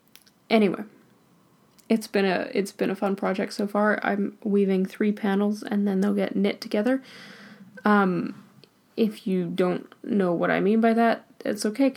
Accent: Pacific Northwest, United States; accent: Pacific Northwest; I drawl through it in my Pacific Northwest accent

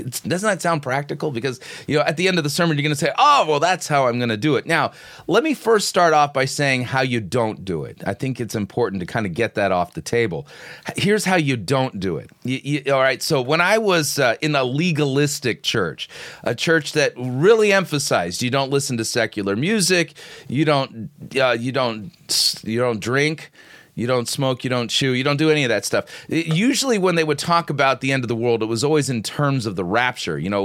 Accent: United States; Now, being an American, there's only so far that I can go with this because British comedy is like not my natural comedic language.

